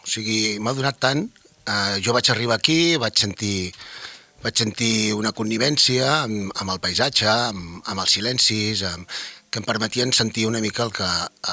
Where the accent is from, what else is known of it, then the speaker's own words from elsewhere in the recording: Catalonia, Spain; now in Formentera, Spain; Jo vinc també de la Costa Brava, vinc d'altres indrets